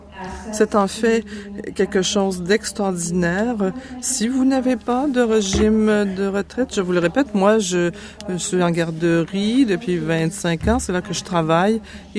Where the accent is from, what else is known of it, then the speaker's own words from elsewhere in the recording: Ontario, Canada; 2204. Je viens de l'Est de l'Ontario